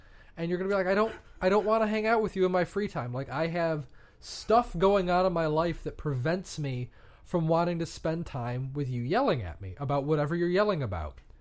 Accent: Michigan, United States; We're from Michigan. I think that's a reasonable thing to reveal about ourselves.

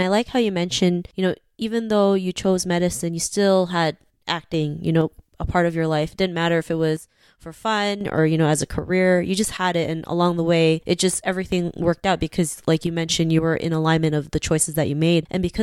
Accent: Toronto, Ontario, Canada; I'm from Toronto

